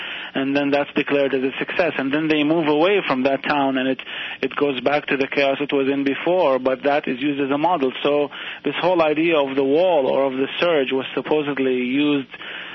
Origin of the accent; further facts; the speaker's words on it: Iraq; it's heartbreaking, not just because I'm from Iraq